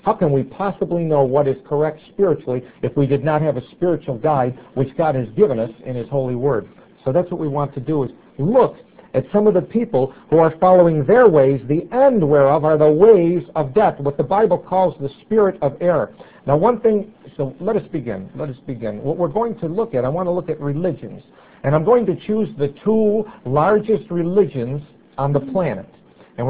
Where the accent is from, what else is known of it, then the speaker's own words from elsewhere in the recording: United States; Now, I grew up in America.